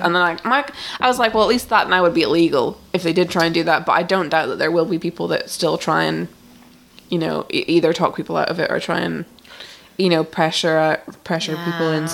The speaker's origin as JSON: {"language": "English", "town": "Galway", "region": "Connacht", "country": "Ireland", "tie": "born there", "said": "so when I was born in Galway."}